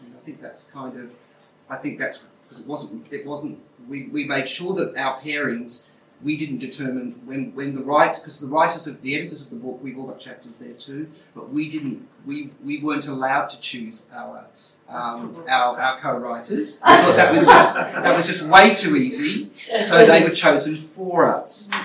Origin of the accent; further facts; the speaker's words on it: Australia; Because I come from Australia, we don't have these animals.